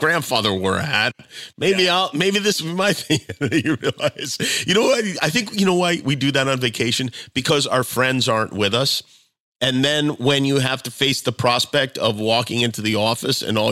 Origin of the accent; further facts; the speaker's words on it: Las Vegas, Nevada, United States; moved away; it was never obvious to me until I moved from Las Vegas and people couldn't believe I was from Las Vegas. But it's a place where we went to church and played Little League